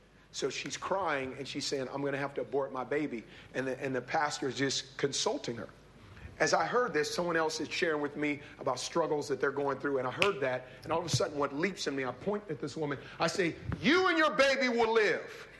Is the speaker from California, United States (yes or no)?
yes; Oakland, California, United States; I grew up very urban in Oakland, so I didn't see a lot of animals outside of rats, cats, and dogs.